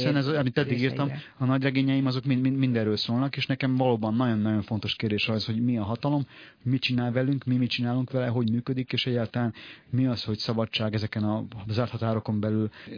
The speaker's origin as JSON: {"language": "Hungarian", "region": "Transylvania", "country": "Romania", "tie": "born or raised there", "moved": "yes", "said": "Én azt gondolom, hogy akkor nőttem fel, mikor onnan eljöttünk, és már előtte írtam, már Erdélyben is írtam, és onnan kezdve tulajdonképpen folyamatosan írtam, hogy eljöttünk"}